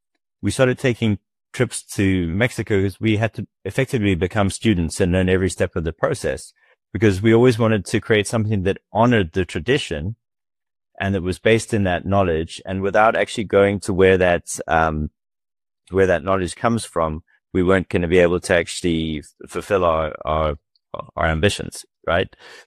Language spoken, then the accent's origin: English; South Africa; also born or lived in Europe; now in United States; I grew up in South Africa, and I've spent the last 25 years in the US and Europe.